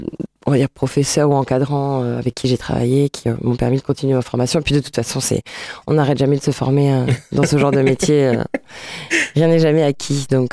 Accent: La Rochelle, Nouvelle-Aquitaine, France; Moi, je suis originaire par contre de La Rochelle. Et je joue aussi sur La Rochelle.

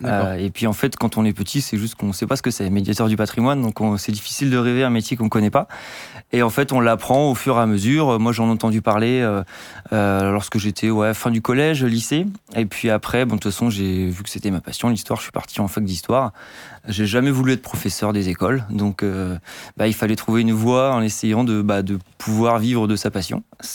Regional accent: Bécherel, Brittany, France; C'est là d'où je viens en fait, près de Dinan en Bretagne.

